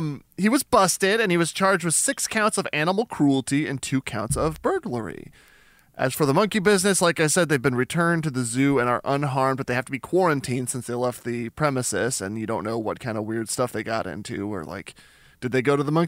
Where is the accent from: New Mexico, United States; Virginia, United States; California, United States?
New Mexico, United States; Albuquerque; I'm from Albuquerque, New Mexico, and so whatever the stupid biological park is down there, whatever they call it, they had giraffes